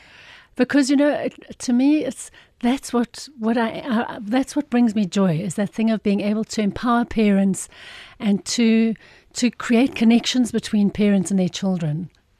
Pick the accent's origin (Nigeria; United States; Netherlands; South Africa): South Africa; Irene, Gauteng; Okay. So I was born, I'm from Irene, which is just between Pretoria and Joburg. And in those days, it used to be a tiny little village, which was absolutely beautiful. We used to live right near Irene Farm.